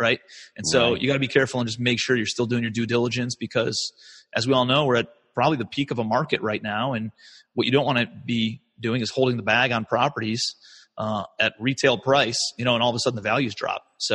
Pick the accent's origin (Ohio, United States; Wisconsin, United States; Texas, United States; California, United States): Ohio, United States; Cleveland; moved away as an adult; now in New York City, United States; And so I'm from Cleveland, Ohio originally. I moved out to New York City.